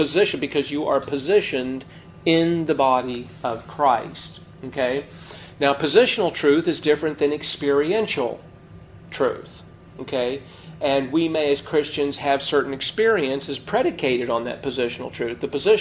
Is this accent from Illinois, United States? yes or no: no; California, United States; born there; I was born in Southern California. That is part of the United States, by the way.